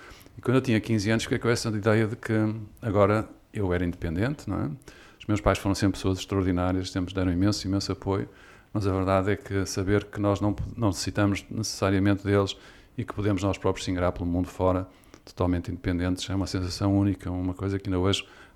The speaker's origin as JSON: {"language": "Portuguese", "town": "Porto", "region": "Norte", "country": "Portugal", "tie": "born or raised there", "said": "Eu sou do Norte, não sei se já repararam, se calhar ainda não, mas eu nasci perto do Porto, vivi a minha infância no Porto."}